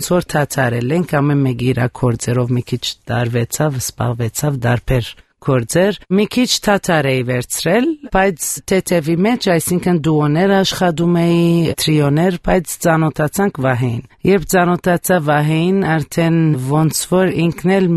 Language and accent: Armenian; Sydney, New South Wales, Australia; Ես ինքս մանկությունս անցկացրել եմ բտանեկությունս Օստրալիայում, Սիդնի